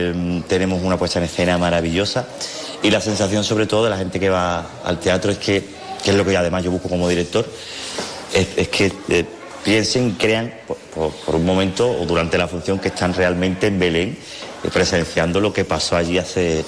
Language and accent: Spanish; Jerez, Andalusia, Spain; hoy ha llegado el día de la presentación aquí en mi tierra, en Jerez, y la verdad que muy contento.